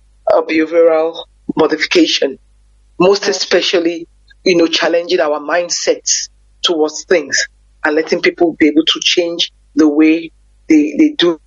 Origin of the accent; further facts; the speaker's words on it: Nigeria; now in South Africa; being black, being a Nigerian woman is one of and being based in South Africa